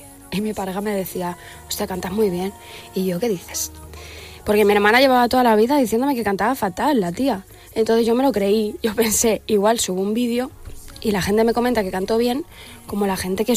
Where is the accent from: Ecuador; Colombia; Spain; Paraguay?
Spain; also born or lived in Barcelona; Pero no, soy de aquí de España.